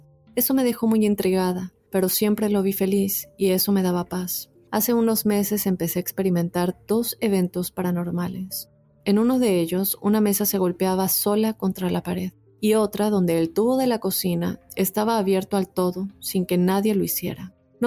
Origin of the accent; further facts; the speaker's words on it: Costa Rica; Soy de Costa Rica.